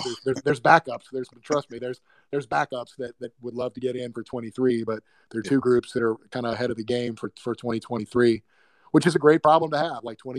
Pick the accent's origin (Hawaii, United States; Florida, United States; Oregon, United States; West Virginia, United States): Hawaii, United States; now in Dallas, United States; I'm originally from Hawaii. So I don't understand snow and ice